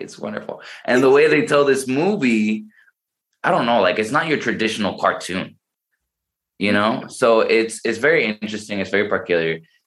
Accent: Puerto Rico; I grew up in Puerto Rico. It wasn't the worst neighborhood, but it also wasn't like the best neighborhood.

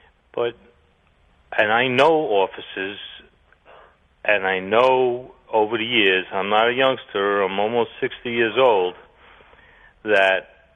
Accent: Staten Island, New York, United States; I said I was from Staten Island.

